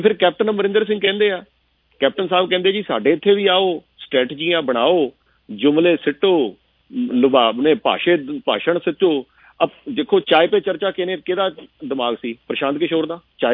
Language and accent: Punjabi; Punjab, India; ਫਿਰ ਅਸੀਂ ਵੀ ਪੰਜਾਬ ਤੋਂ ਆਏ ਹਾਂ।